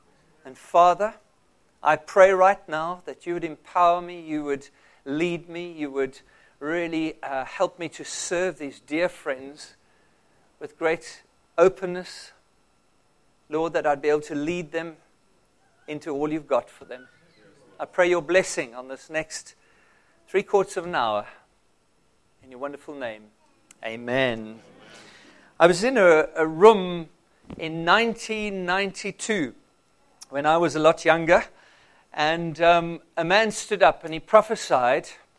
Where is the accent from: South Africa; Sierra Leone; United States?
South Africa; now in Dubai, United Arab Emirates; I'm not an Arab. I come from South Africa. I have been there all my life.